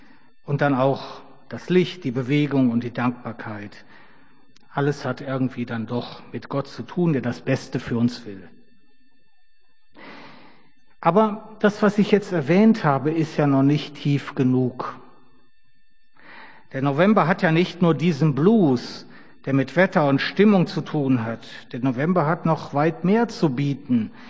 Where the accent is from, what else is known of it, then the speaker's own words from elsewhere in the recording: Rhineland, Germany; also born or lived in East Germany; Ich bin wirklich dankbar, als Rheinländer 13 Jahre in den neuen Bundesländern erlebt zu haben.